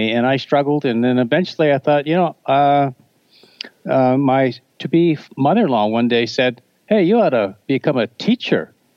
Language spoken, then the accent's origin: English; Canada; now in United States; I'm about 12 miles or 16 kilometers north of California. I'm a Canadian.